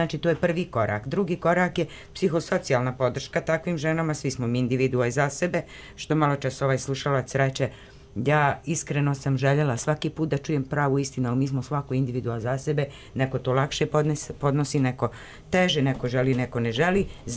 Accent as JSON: {"language": "Serbian", "region": "Republika Srpska", "country": "Bosnia & Herzegovina", "said": "dolazim iz Potkozarja."}